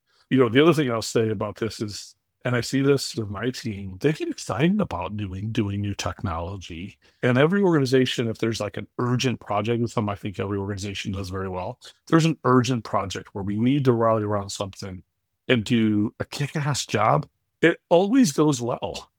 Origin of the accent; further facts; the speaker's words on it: United States; accent: US; you probably could tell that I'm not from Australia and I have a US accent